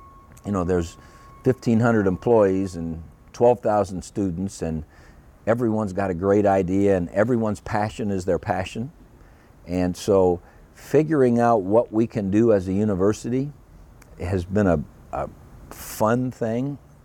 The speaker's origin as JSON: {"language": "English", "town": "Cleveland", "region": "Ohio", "country": "United States", "tie": "born or raised there", "said": "We loved the Cleveland Indians. I grew up in Cleveland."}